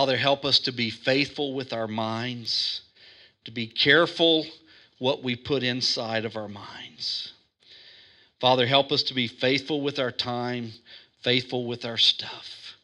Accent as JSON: {"language": "English", "town": "Zachary", "region": "Louisiana", "country": "United States", "tie": "born or raised there", "lives_now": "Kuwait", "said": "I've got a Burger King in my hometown back in America that I like eating in. So here in Kuwait, we go to Burger King."}